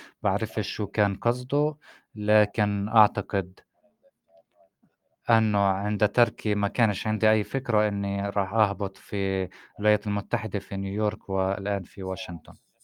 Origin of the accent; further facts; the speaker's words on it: Ramallah, West Bank, Palestine; تم النظر لي كفلسطينية أني لست فلسطينية كفاية، وما ولدت في رام الله وبعيش في رام الله